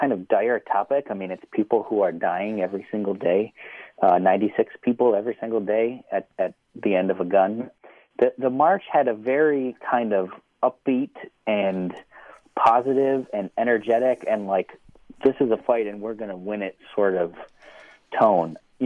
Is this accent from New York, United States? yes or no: yes; Buffalo, New York, United States; I'm from Buffalo, New York, and I know from people there and looking on Facebook